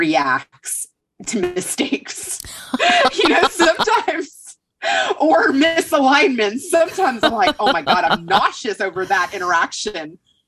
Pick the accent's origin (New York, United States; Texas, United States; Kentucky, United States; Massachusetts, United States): Kentucky, United States; Or, you know, like we grew up in Kentucky, everybody's driving a truck.